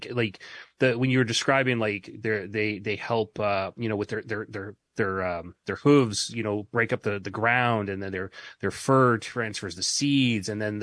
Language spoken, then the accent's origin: English; Newfoundland and Labrador, Canada; because like I'm from Newfoundland originally, and I like my family hunts elk and moose